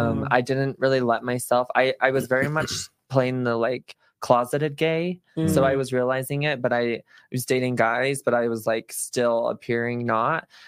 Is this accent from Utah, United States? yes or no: yes; Provo, Utah, United States; but growing up in Provo, like that was the first moment where I realized like my privilege